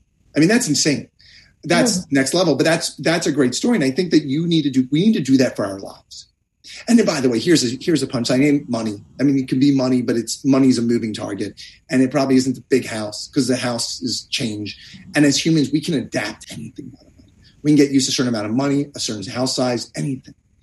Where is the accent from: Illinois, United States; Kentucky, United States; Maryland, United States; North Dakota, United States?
Maryland, United States; Baltimore; I'm from Baltimore, so I talk about him and the Ravens a lot.